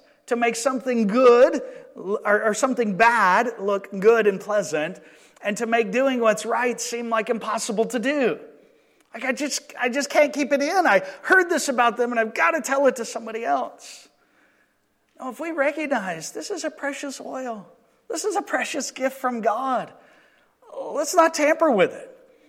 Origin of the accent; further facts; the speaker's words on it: Georgia, United States; dew here is a little different than dew where I grew up in Georgia.